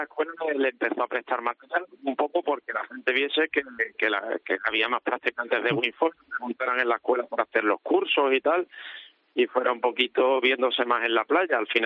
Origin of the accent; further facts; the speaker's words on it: Cádiz, Andalusia, Spain; now in Tarifa, Spain; Soy de Cádiz, pero me mudé aquí en 2005.